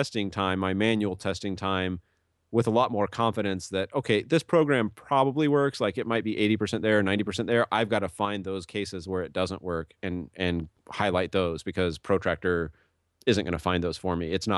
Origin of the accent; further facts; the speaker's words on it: Kansas City, Missouri, United States; I'm originally from Kansas City. So I tried to make it back there for conferences and stuff.